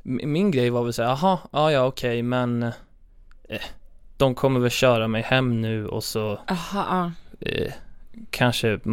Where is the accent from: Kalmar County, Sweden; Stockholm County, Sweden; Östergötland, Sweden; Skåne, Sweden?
Östergötland, Sweden; accent: Östergötland dialect; Men det är många som tycker just östgötska som jag har är ju... Det är ju, man kan ju låta ganska trög av det.